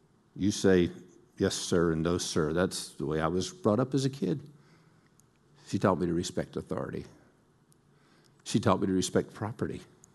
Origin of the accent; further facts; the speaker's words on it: Olustee, Florida, United States; But I'm also from Olustee. This little place in North Florida. Olustee is just a small town.